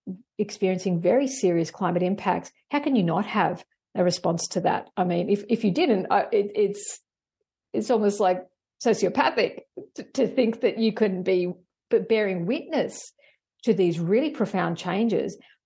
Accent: Australia; this was what was happening to me as an Australian scientist in my country

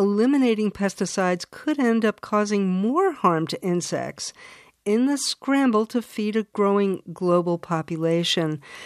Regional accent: East Hampton, New York, United States; My hometown here, in East Hampton, New York, is about to put in new street lights.

